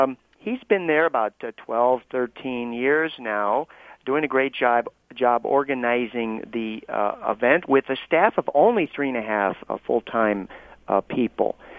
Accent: Des Moines, Iowa, United States; I grew up again in Des Moines, and I always thought I was boring and flat and repetitive, the same old cornfields.

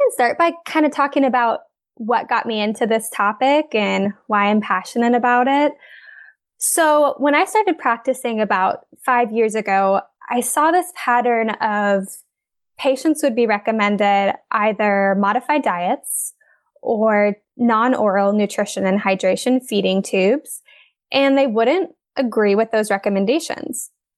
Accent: Columbus, Ohio, United States; I'm a speech pathologist. Born and raised in Columbus, Ohio, and I now work in Columbus for a large hospital system.

